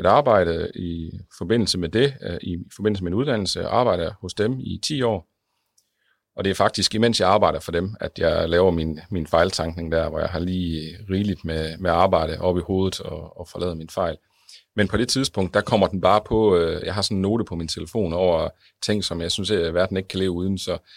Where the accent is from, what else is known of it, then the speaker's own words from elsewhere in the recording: West Jutland, Denmark; i 3 byer omkring det vestjyske, hvor jeg kommer fra